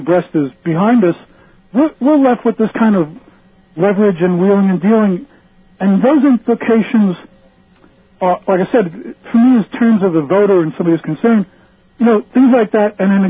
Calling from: Smithtown, New York, United States; I'm from Smithtown as well.

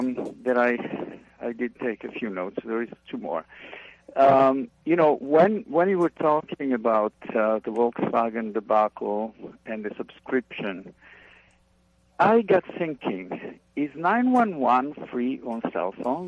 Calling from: New York City, New York, United States; New York City.

